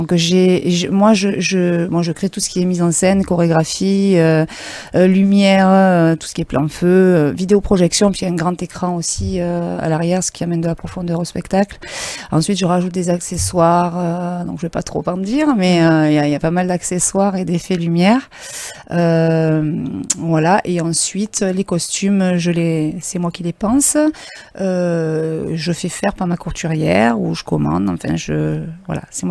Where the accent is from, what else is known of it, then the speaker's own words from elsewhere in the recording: Auriol, Provence-Alpes-Côte d'Azur, France; Alors non, moi je suis sur Saint-Zacharie, je suis située à Saint-Zacharie, même si je ne suis pas native d'Auriol, mais j'ai grandi à Auriol.